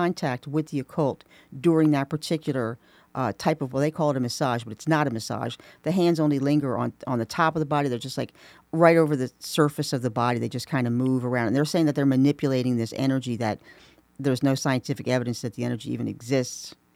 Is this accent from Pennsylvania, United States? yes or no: yes; Philadelphia, Pennsylvania, United States; Yes, my hometown.